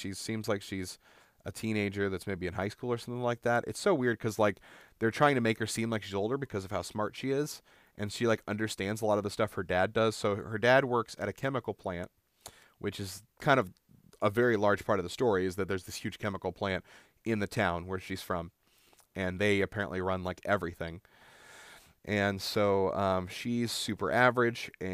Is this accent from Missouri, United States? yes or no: no; Monticello, Illinois, United States; from Monticello, Illinois. Like, you know, just, like, from my hometown.